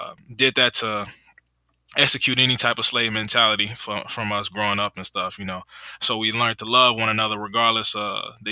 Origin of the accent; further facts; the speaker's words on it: United States; born there; pretty much aware that even though I was born in America, that my bloodline didn't start in America.